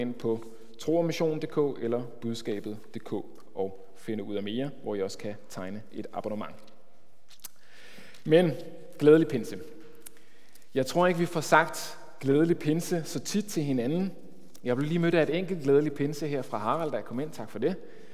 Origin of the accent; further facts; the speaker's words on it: Rødovre, Capital Region of Denmark, Denmark; now in Hvidovre, Denmark; Jeg er nemlig fra Rødovre, og så har jeg så som voksen formastet mig til at flytte til Hvidovre.